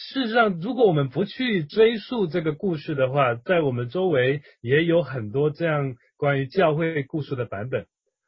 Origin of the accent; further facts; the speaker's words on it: Guangdong, China; 在我的老家，一个在外漂泊的潮汕人